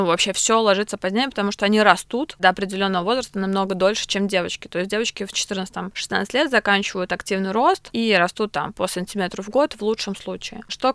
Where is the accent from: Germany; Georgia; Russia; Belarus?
Belarus; Minsk; Антон знаю хорошо, мы росли тоже вместе в Минске.